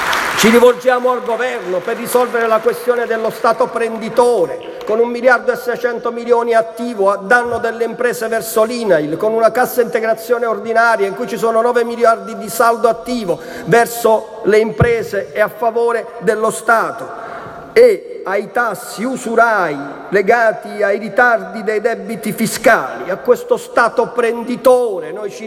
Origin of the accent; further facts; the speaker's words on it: Campania, Italy; Io sono campano e come tale sono scaramantico